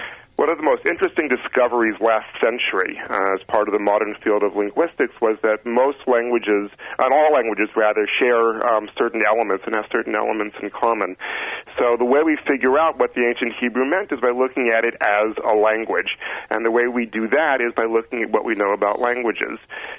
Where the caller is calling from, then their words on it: New York, United States; I'm calling in from New York.